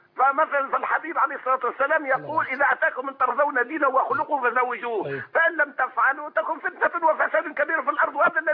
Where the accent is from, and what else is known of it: Tunisia